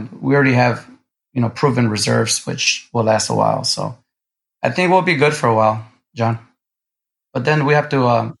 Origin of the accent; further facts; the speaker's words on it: Chicago, Illinois, United States; moved away as an adult; I'm a guy that was born and raised in Chicago, Illinois. And I have family and friends out here in Texas